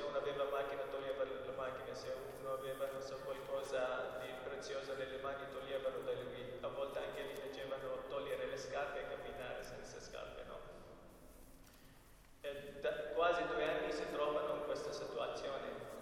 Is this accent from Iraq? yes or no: yes; Erbil, Erbil Governorate, Iraq; Italian is a second language; sono rifugiati nella zona kurda, da dove vengo io, città di Erbil e altre città in Kurdistan dell'Iraq.